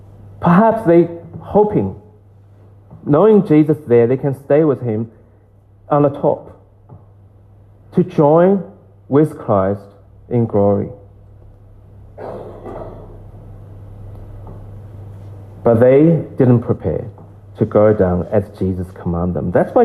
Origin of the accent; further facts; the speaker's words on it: China; English is a second language; moved away as an adult; now in United States; I grew up in China, and I didn't believe God.